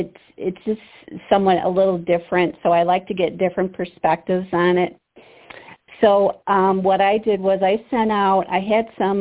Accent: Michigan, United States; Okay, well, I'm from Michigan

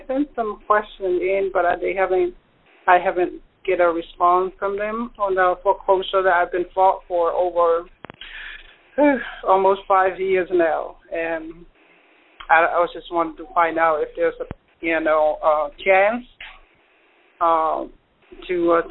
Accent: Missouri, United States; I'm from Missouri.

